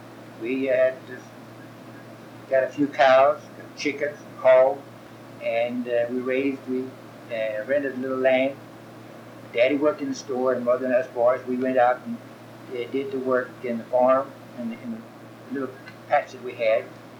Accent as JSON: {"language": "English", "region": "Texas", "country": "United States", "lives_now": "Bishop, United States", "said": "Well, we came in from West Texas, poor as anybody could be. We had to borrow money to get here."}